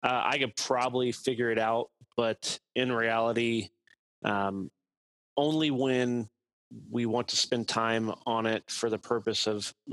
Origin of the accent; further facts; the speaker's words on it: Cincinnati, Ohio, United States; I'm from the Mill Creek Valley and here in Cincinnati. Dates back to my earliest business from the Valley